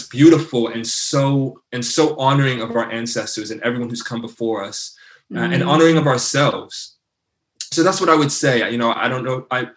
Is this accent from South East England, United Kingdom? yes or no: no; Bristol, South West England, United Kingdom; So I was born in Bristol, England. And so I'm a Bristol boy.